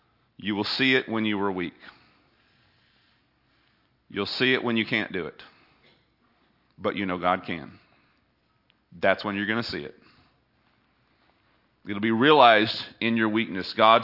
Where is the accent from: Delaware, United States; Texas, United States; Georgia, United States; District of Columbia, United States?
Texas, United States; Houston; I grew up near Astroworld, not very far from Houston.